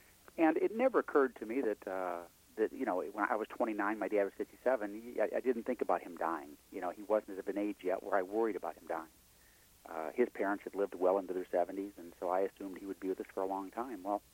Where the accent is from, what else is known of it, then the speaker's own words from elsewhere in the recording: Kankakee, Illinois, United States; I grew up in Kankakee, Illinois, with a wonderful mother and father, but with a father who was a bread truck driver.